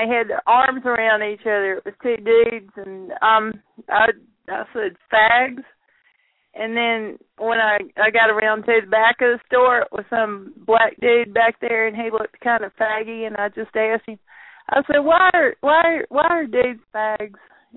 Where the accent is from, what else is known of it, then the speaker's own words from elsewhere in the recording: Wilford, South Carolina, United States; No, South Carolina. You know that. Wilford, South Carolina.